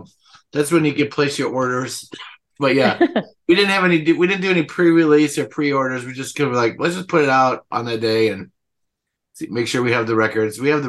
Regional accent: Milwaukee, Wisconsin, United States; I did. I grew up in Milwaukee, the northwest side, west of the tracks. I went to Marshall High School. And one of my best friends was Brian Ritchie from

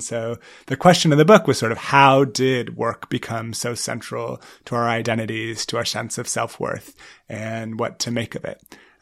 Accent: San Francisco, California, United States; moved back to my hometown of San Francisco.

